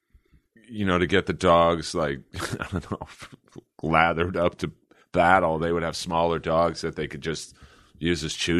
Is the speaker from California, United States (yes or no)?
yes; Los Angeles, California, United States; But we grew up in Bel Air. My dad bought the home in the early 60s when Bel Air was no nicer than Culver City.